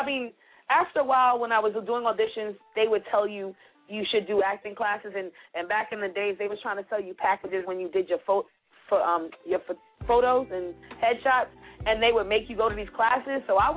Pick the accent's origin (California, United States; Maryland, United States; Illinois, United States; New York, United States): New York, United States; Brooklyn; Well, I'm from Brooklyn, New York. I always got to throw that out there, shout it out. Brooklyn, of course, all day. So basically, I grew up in Brooklyn, always wanted to dance.